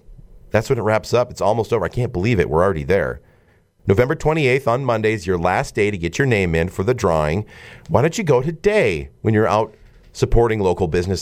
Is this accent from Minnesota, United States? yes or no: yes; Minnesota, United States; I know I'm from Minnesota. I was never a big Gophers fan, but we'll see.